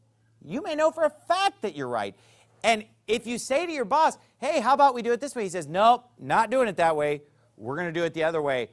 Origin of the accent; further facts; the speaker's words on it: California, United States; when I was growing up in California.